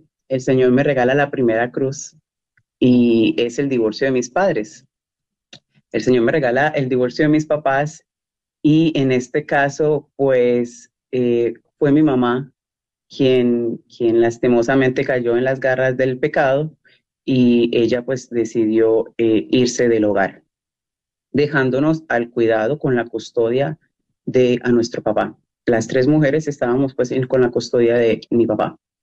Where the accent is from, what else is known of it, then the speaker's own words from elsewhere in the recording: Honduras; born there; Yo nazco en lo que es en Honduras, de una familia colombiana. Ambos padres son colombianos y toda mi descendencia es colombiana. Nazco en Honduras porque por cuestiones pues, de mi papá, de trabajo, terminamos acá en Honduras